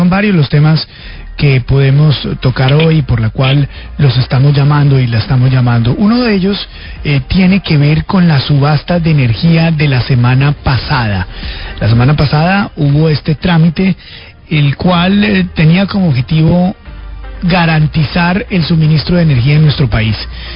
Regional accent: Colombia; la posibilidad de contar como colombianos de generación eléctrica, solar y eólica. ¿Cómo están avanzando esos proyectos en nuestro país?

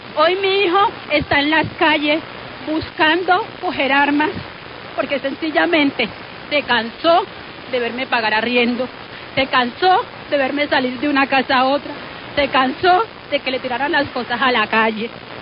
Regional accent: Chocó, Colombia; now in Cali, Colombia; Yo soy desplazada del litoral San Juan, Chocó.

